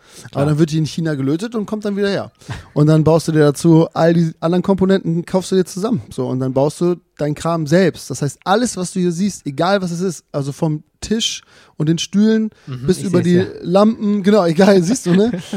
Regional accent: Zeven, Lower Saxony, Germany; Ja genau, ich bin in Zeven geboren, das sind 5 Minuten von hier.

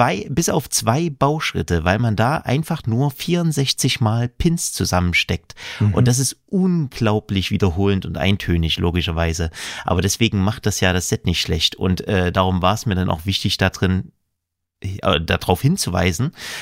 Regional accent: Saxony, Germany; Ich bin Sachse

